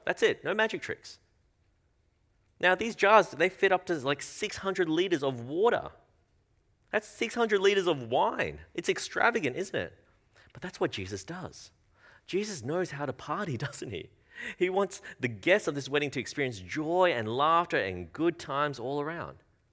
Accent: Australia; born there; I am Australian born, but yes, I am Chinese, if you haven't noticed. That's my ethnicity. And I grew up in going to a lot of Chinese weddings

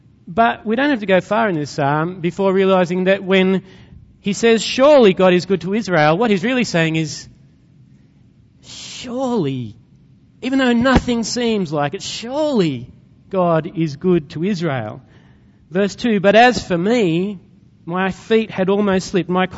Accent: Sydney, New South Wales, Australia; now in Lismore, Australia; In spite of the fact that I grew up in Sydney, I'm not really a fan of cities.

